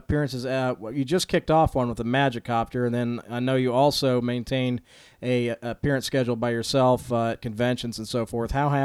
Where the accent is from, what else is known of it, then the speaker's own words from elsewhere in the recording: Lexington, Kentucky, United States; I come from Lexington, Kentucky, and Jason Sizemore of Apex Publications is also located here in Lexington.